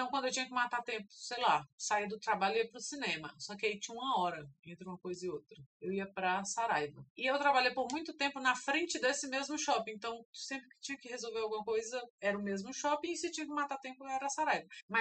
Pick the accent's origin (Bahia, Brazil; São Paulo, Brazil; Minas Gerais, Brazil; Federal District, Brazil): Federal District, Brazil; Gama; eu sempre morei em periferia. Eu lembro que o Gama, que é a cidade, né, onde eu nasci e cresci, não tinha.